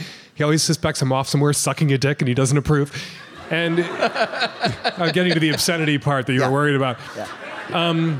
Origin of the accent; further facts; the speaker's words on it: Chicago, Illinois, United States; Irish on north of Ridge and east of Ridge and Jewish west of Ridge Avenue. It was very. Very Irishy Jewy neighborhood.